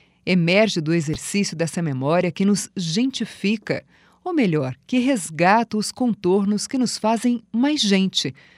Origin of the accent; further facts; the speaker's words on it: Santa Catarina, Brazil; Em Santa Catarina, lugar de onde eu venho, ditos populares nos economizam uma série de explicações sobre o que acontece nos relacionamentos humanos